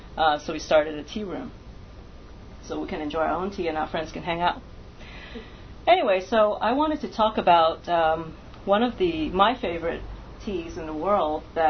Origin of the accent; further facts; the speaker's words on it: Hong Kong; some of the tea masters that I grew up with in Hong Kong.